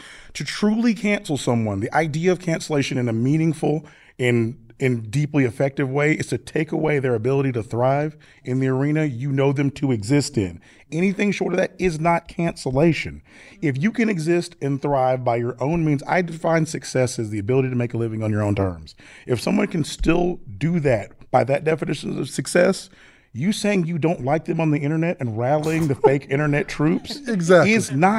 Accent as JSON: {"language": "English", "region": "the South", "country": "United States", "accent": "Southern", "lives_now": "Midwest, United States", "said": "Being a Southern man, knowing that I'm in the Midwest / the North, I am repressing my Southern accent so I can sound the least bit cultured."}